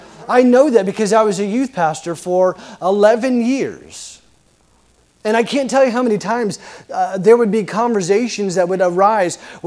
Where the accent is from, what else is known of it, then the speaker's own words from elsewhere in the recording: Tulsa, Oklahoma, United States; Where I grew up in Tulsa, Oklahoma, we have the Tulsa Drillers.